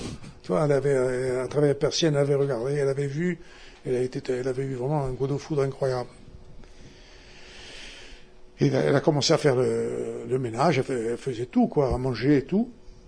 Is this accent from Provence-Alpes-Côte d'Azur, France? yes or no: no; Corsica, France; Tu vois, comme nous, Calvi, Calenzana, Il Rousse, tout comme ça. Toi, on est corse, on a toujours des différences.